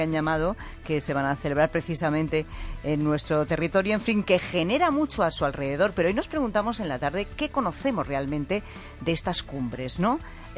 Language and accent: Spanish; Castile and León, Spain; también a mi pueblo en Zamora de fiesta, claro que sí.